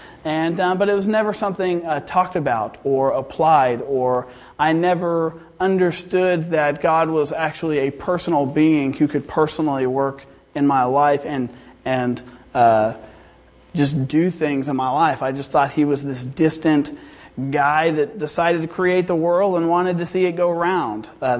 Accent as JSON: {"language": "English", "region": "Nebraska", "country": "United States", "tie": "born or raised there", "said": "And so, you know, I was raised, as Damon said, I was raised in Nebraska. I'm a Cornhusker."}